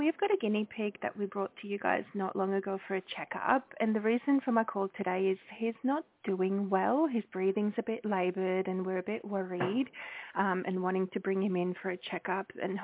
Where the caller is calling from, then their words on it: Morayfield, Queensland, Australia; Morayfield, so I can come pretty much straight away.